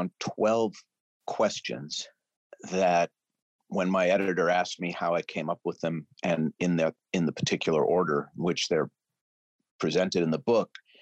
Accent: St. Louis Park, Minnesota, United States; born there; You know, the fact that I was born in St. Louis Park, Minnesota in 1960 doesn't really tell you much about me.

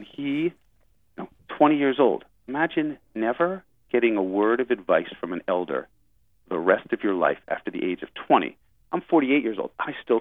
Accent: Montana, United States; After we exchanged letters, I flew to Maine. I'm from Montana.

